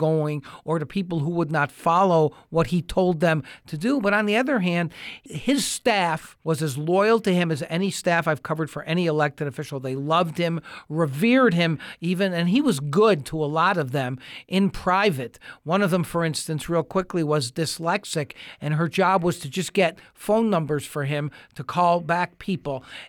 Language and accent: English; Buffalo, New York, United States; See, I'm from Buffalo, New York, and I thought I'd be out in Vegas for couple of years max